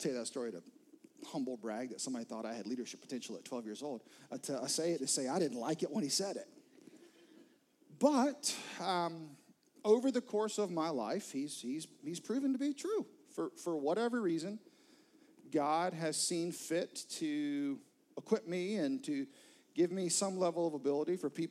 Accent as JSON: {"language": "English", "town": "Florence", "country": "United States", "tie": "born or raised there", "said": "I grew up in Florence, about an hour and a half away from here. And I grew up going to church."}